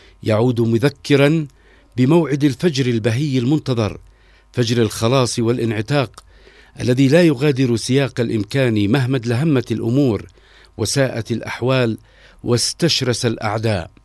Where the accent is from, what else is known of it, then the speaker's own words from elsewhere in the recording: Yemen; وهذا هو حالنا كيمنيين